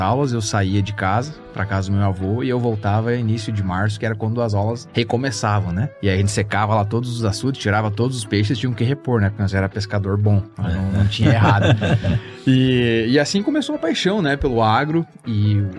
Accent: Panambi, Rio Grande do Sul, Brazil; Sou natural de Panambi, no Rio Grande do Sul. Quando era novinho, tinha 13 anos, eu saí de casa para ir para uma escola agrícola, Palmeira das Missões.

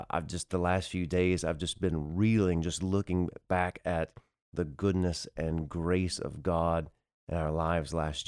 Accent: Texas, United States; I get to go back to my home state of Texas.

